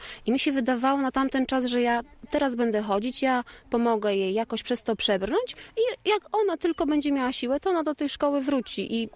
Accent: Nowa Sól, Lubusz Voivodeship, Poland; A że jesteśmy obie z Nowej Soli, więc nie było problemu.

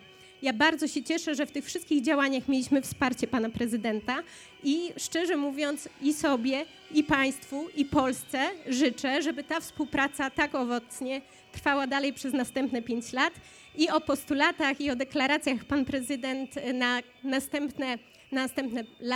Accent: Lubusz Voivodeship, Poland; w województwie lubuskim, w województwie, w którym się urodziłam, w którym spędziłam pierwsze lata mojego życia.

